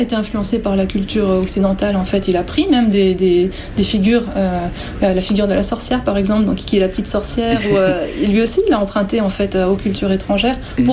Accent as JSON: {"language": "French", "country": "France", "said": "je suis française et je suis japonaise, en fait."}